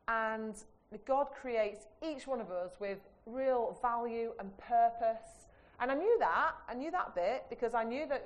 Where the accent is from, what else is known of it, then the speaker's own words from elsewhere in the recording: Yorkshire and the Humber, United Kingdom; I'm from Yorkshire